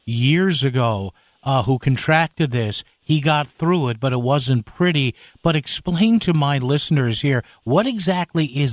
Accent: New Haven, Connecticut, United States; a professor of biology at Southern Connecticut State University in my hometown of New Haven.

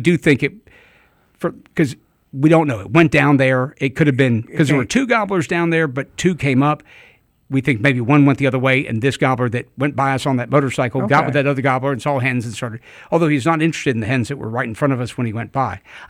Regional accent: Alabama, United States; I said, we're from Alabama.

